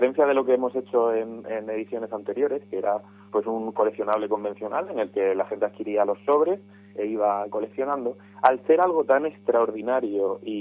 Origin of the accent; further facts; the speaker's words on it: Lorca, Region of Murcia, Spain; Nosotros somos cuatro jóvenes de Lorca.